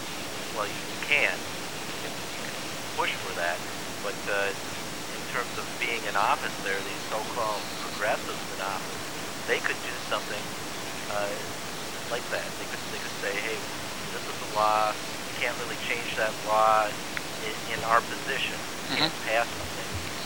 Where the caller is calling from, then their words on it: Minneapolis, Minnesota, United States; From Minneapolis.